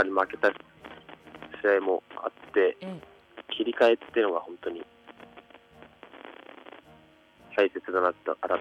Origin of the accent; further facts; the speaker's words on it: Sosa, Chiba, Japan; ないです、大学も千葉県なんで。